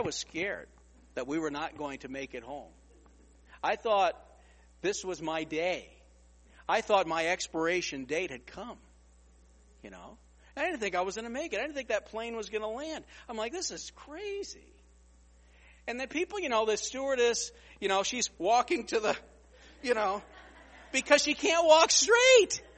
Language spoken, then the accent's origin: English; Mystic, Connecticut, United States; also born or lived in Groton; And I remember, you know, when we moved to a house from Groton to Mystic, Connecticut, and I was finally getting my own bedroom.